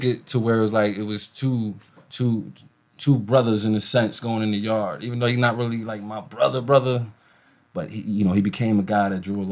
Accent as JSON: {"language": "English", "town": "Philadelphia", "region": "Pennsylvania", "country": "United States", "said": "I'm from Philly."}